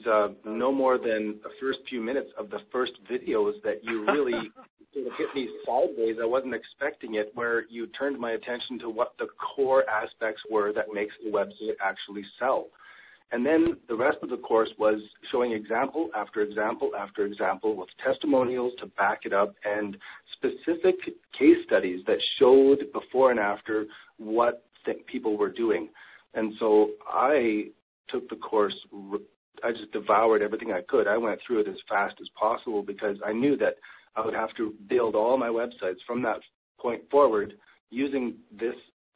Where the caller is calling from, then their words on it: Canada; it's amazing that I'm meeting an Australian through a guy in California from here in Canada.